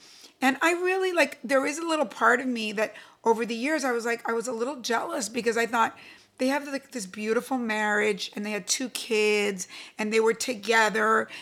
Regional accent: Cuba; now in United States; people taught me how I could be Cuban, proud of being Cuban, never selling out my Latino-ness, and yet being fully American

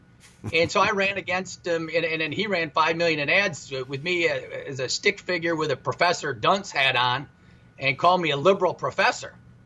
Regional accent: Midwest, United States; So I'm from the Midwest originally, worked in business, and then went to Princeton Seminary.

